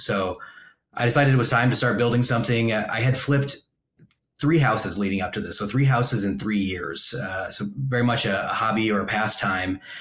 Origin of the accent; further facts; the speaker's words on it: Michigan, United States; But I grew up here in Michigan, kind of on the opposite end of the state in a rural farming, working class community.